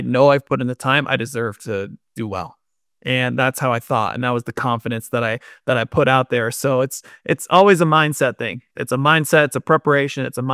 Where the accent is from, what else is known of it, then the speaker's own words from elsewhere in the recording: New York, United States; I grew up in New York. All right, right. New York all the way.